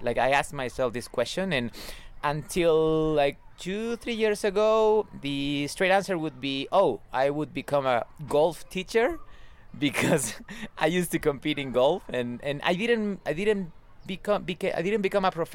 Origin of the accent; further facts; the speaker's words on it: Spain; English is a second language; also born or lived in United Kingdom; I think that I would give English classes back home, because I've seen friends who I learned English with when I lived in the UK, and now they are back to Spain